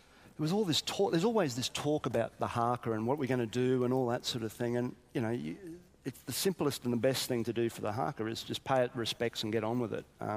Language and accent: English; Brisbane, Queensland, Australia; I was in Brisbane. I'm from Brisbane.